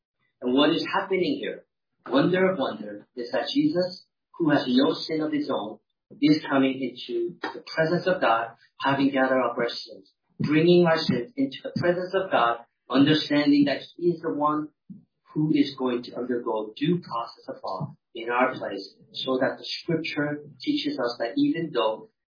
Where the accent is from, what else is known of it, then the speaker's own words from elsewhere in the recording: California, United States; I grew up in California, okay, so driving is a big deal.